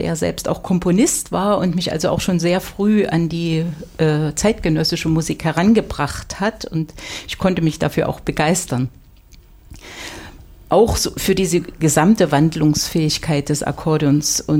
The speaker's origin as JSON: {"language": "German", "town": "Reichenbach", "region": "Saxony", "country": "Germany", "said": "Ich stamme aus dem Vogtland."}